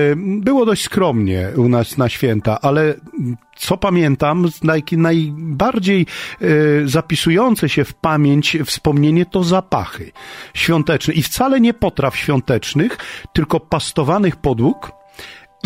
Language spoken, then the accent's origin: Polish; Lower Silesian Voivodeship, Poland; Ja wychowałem się na niedużej wiosce na Dolnym Śląsku, gdzie były kultywowane tradycje podhalańsko-rzeszowskie, bo stamtąd pochodzą moi rodzice. Pochodzę z takiej bardzo tradycyjnej rodziny.